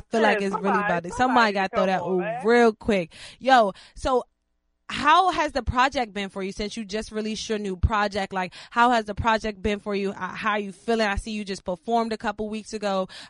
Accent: Landover, Maryland, United States; Because I grew up in Landover myself.

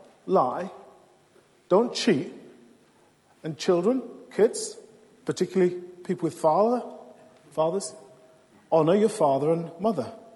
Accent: United Kingdom; None of us would sing. We're all British.

